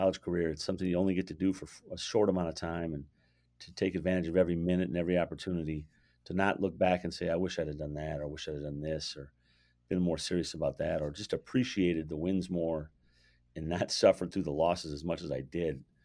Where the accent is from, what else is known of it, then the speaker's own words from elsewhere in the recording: Minneapolis, Minnesota, United States; also born or lived in St. Paul; I grew up in Minneapolis, went to high school in Minneapolis, went to college in St. Paul, which was 20 minutes away from where I grew up.